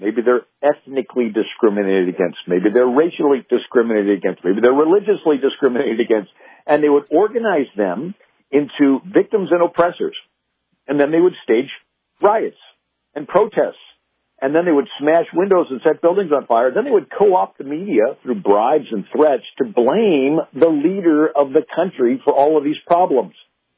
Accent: St. Louis, Missouri, United States; And, you know, I'm from St. Louis originally, and I'm 30 minutes from Ferguson, Missouri.

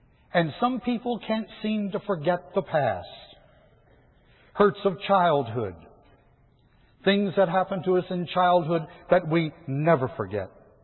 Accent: Detroit, Michigan, United States; also born or lived in Florida; I was born and reared in Detroit, but lived in Florida for a while. I've lived in 7 states, so I'm all over the place.

